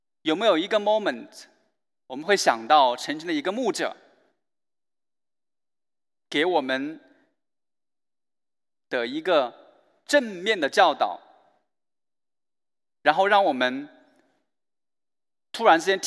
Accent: China; 我想其实我们中国人跟中东文化其实蛮相近的

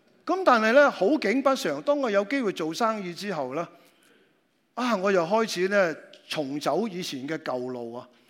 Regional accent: Macau; 我喺澳门长大啦

